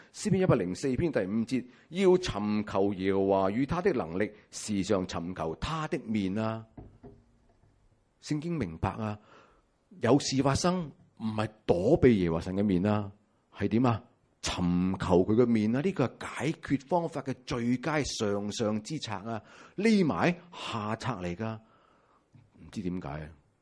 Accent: Hong Kong; 我们香港人一定要明白的

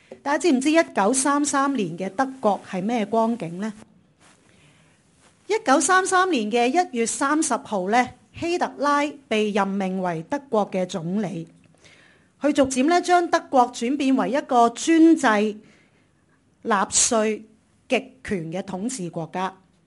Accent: China; 我哋中国人都有份嘅，吓！我哋中国人咧都有份拯救犹太人

